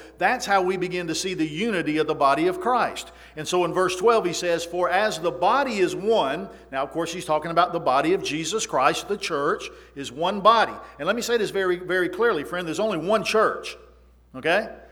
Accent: the South, United States; I'm from the South.

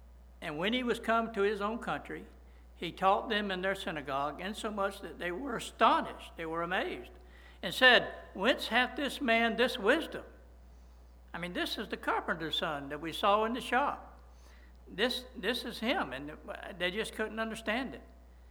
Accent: Pavo, Georgia, United States; Now, I'm from Pavo, but I do know this.

